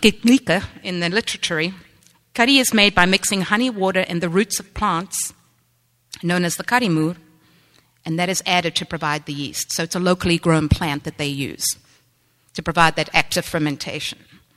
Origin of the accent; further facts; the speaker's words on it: South Africa; I was born and bred in South Africa, so I have a particular leaning to things from there.